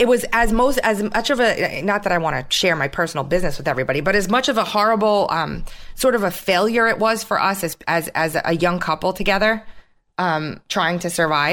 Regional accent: New York, United States; I grew up in New York. I lived my entire life there. It's my home state. I never went anywhere else. I lived in New York. I lived in Brooklyn. I lived in Queens. I lived upstate. I lived on Long Island.

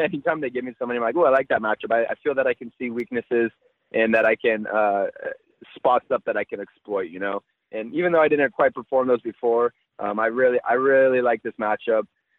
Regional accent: Half Moon Bay, California, United States; But again, that's mostly back in my hometown in Half Moon Bay.

